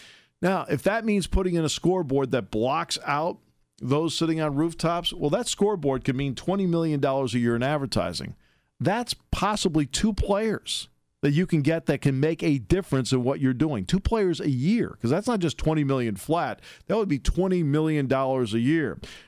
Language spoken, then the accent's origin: English; Connecticut, United States; I grew up in Connecticut